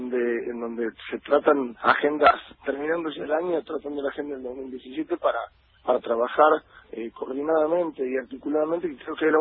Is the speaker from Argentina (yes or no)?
yes; Argentina; que fortalece mucho como argentino